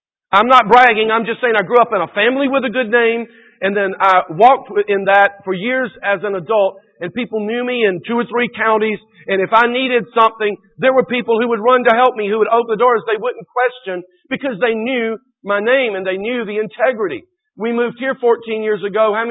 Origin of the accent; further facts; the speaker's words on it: Georgia, United States; moved away as an adult; When we lived in Georgia, you know, I grew up in Georgia, lived there until we moved here 14 years ago.